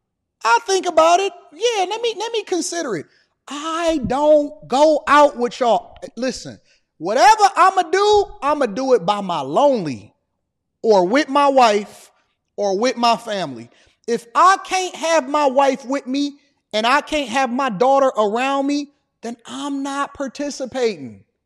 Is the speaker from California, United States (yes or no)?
no; Detroit, Michigan, United States; I grew up in Detroit. The goal was to not be in the streets